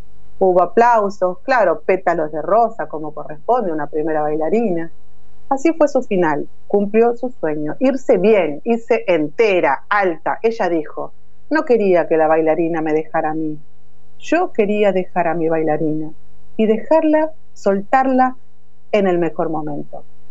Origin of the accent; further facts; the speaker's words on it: Avellaneda, Buenos Aires Province, Argentina; Yo nací en Avellaneda